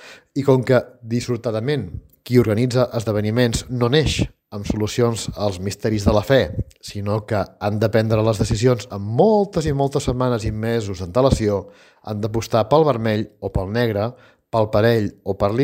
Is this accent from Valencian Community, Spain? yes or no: no; Begur, Catalonia, Spain; Indianàpolis és el sobrenom carinyós que li dono a Begú, el meu poble.